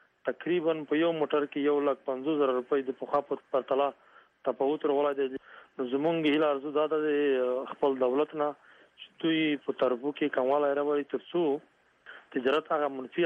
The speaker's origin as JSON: {"language": "Pashto", "region": "Khost", "country": "Afghanistan", "said": "زه د خوست ولایت اوسیدونکی یم"}